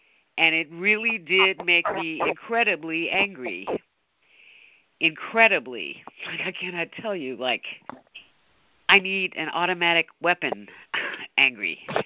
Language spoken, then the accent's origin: English; Chicago, Illinois, United States; now in upstate New York, United States; He lives in Oregon, and I grew up in Chicago, and I presently live in upstate New York.